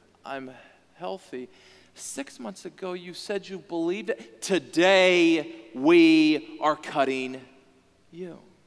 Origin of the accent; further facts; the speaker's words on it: Texas, United States; Now, growing up in Texas, I was thinking NFL, not CFL.